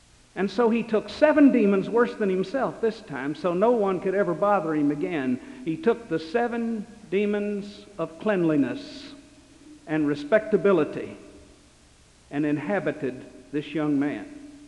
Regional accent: Jeffersontown, Kentucky, United States; When I was a boy growing up in Jeffersontown, Kentucky, there was an abandoned home on the edge of town.

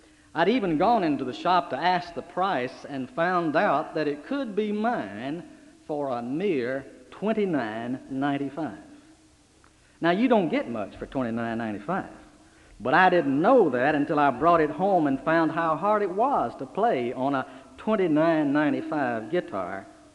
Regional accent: Nashville, Tennessee, United States; You see, country music is a part of me, or at least as I grew up in Nashville, Tennessee, it was.

